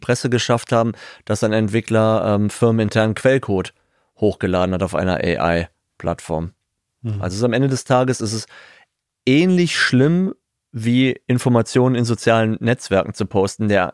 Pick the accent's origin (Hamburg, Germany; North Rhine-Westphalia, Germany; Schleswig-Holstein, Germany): North Rhine-Westphalia, Germany; Wuppertal; wie man das so gerne bei uns in Wuppertal sagt.